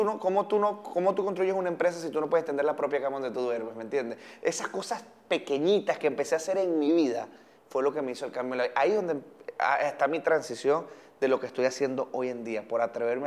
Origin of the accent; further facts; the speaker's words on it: Barinas, Venezuela; pero yo orgullosamente vengo de Barinas